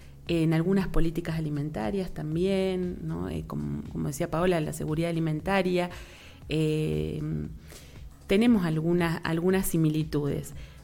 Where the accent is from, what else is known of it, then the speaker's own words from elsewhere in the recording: Río Gallegos, Santa Cruz, Argentina; moved away as an adult; also born or lived in Trelew; yo soy nacida en la Patagonia de Argentina, ¿sí? Nací en Trelew, me crié en Río Gallegos, que es una ciudad muy al sur, ¿sí? Casi cayéndonos del mapa de Argentina